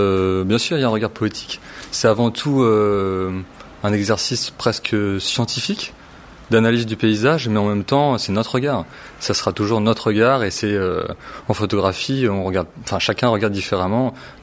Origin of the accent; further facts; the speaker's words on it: Vernon, Normandy, France; moi, je suis natif de Vernon, pas très loin d'ici, pas très loin de la Roche-Guyon.